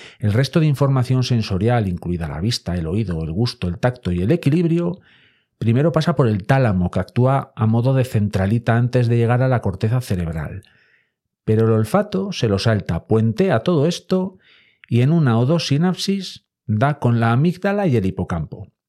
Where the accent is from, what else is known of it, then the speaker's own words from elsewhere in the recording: Boñar, Castile and León, Spain; De repente me vi en mi pueblo, en Boñar, en la montaña central leonesa